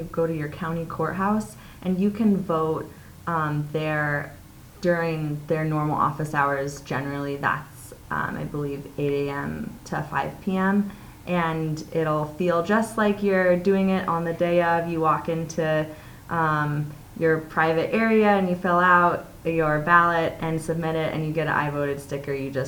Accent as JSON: {"language": "English", "town": "Bozeman", "region": "Montana", "country": "United States", "tie": "born or raised there", "said": "One, I grew up in Bozeman and I love this place so much"}